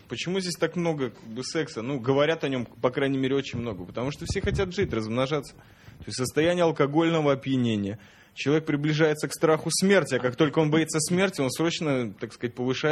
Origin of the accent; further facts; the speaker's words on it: Jerusalem, Jerusalem District, Israel; я вот тебе скажу, бразер, мы как оба из Джеруса